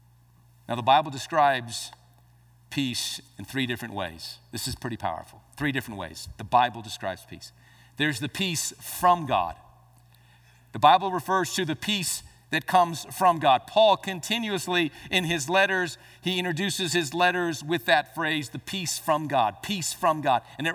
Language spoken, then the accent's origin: English; Albuquerque, New Mexico, United States; You know, growing up in Albuquerque, I used to enjoy going to the New Mexico State Fair.